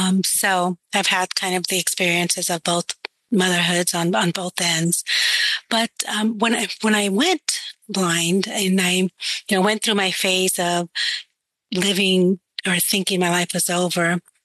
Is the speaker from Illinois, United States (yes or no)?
no; California, United States; now in Houston, United States; I live in Houston, Texas, but I am from California.